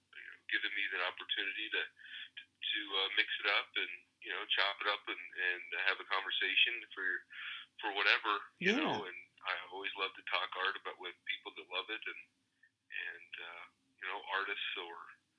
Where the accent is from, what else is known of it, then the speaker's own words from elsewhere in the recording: Iowa, United States; Yeah, I'm originally from Iowa.